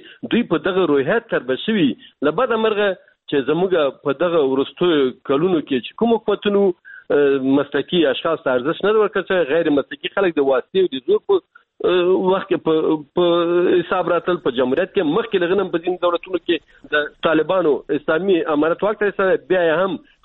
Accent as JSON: {"language": "Pashto", "region": "Baghlan", "country": "Afghanistan", "said": "په هغه منطقه کې چې موږ د بغلان یو"}